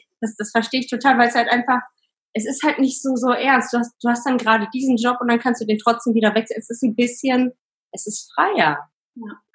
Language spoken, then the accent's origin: German; Sprockhövel, North Rhine-Westphalia, Germany; in meiner Heimatstadt oder am Heimatsdorf Sprockhövel, was neben Bochum liegt